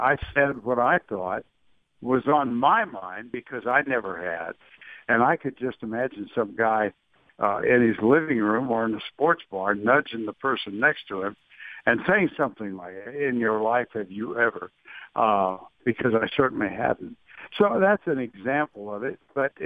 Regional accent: Austin, Texas, United States; I'm in Austin right now, which is my hometown.

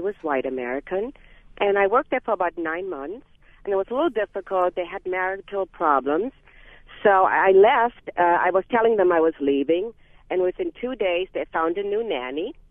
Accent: Germany; English is a second language; now in United States; I started about 20 years ago when I came to this country. I came from Germany.

